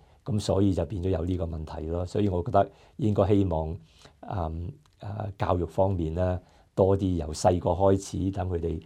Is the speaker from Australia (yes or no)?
yes; Australia; 我哋都係澳洲人嚟嘅，咁樣我哋一齊喺呢度住。